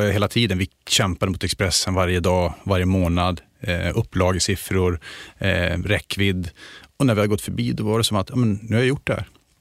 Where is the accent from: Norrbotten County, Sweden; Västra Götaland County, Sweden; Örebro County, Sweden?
Norrbotten County, Sweden; Luleå; now in Stockholm, Sweden; Stockholm har satt sina spår. Men flyg upp mig till Luleå, ge mig en telefonlur och prata med mina föräldrar. Då hörs det mer att jag kommer från Luleå. Men annars så har jag slipat bort eller tappat lite grann den delen.